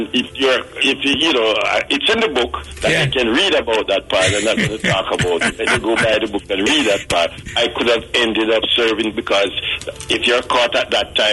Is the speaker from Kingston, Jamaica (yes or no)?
yes; Kingston, Jamaica; and I told them we're from Kingston, Jamaica. We came to uplift it through the power of reggae music.